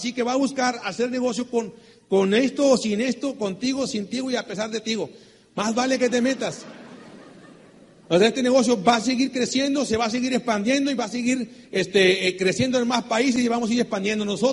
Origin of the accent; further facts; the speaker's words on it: Sonora, Mexico; Yo vengo de Sonora. El Sonora, para si no sabes, México está en el norte del país, a un ladito de Arizona. Sonora es la sucursal del infierno.